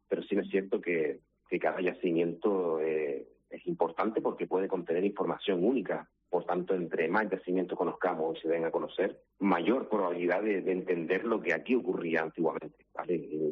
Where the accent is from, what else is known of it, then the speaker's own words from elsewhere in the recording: Canary Islands, Spain; cada descubrimiento que se produce nos enriquece, ¿no? Como canarios y canarias.